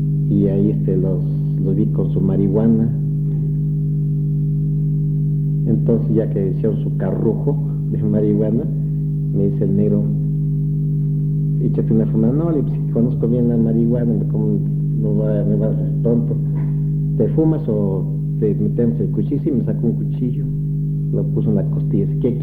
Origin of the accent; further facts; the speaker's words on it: Mexico City, Mexico; Pero sí lloré en esa vez cuando yo salí del Distrito Federal, mi tierra natal.